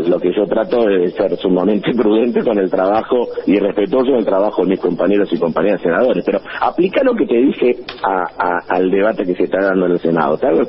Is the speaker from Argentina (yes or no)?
yes; Rosario, Santa Fe, Argentina; en mi ciudad está a 700 pesos el pasaje de colectivo, yo soy de Rosario